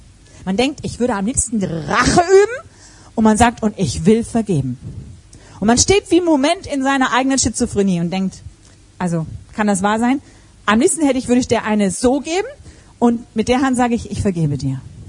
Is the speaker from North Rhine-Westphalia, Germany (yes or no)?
no; Hamburg, Germany; born or raised there